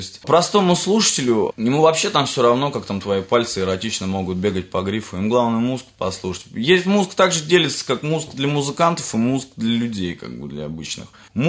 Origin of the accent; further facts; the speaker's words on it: Moscow Oblast, Russia; Все московские, то есть, группы были, и мы вот одни из Подмосковья приехали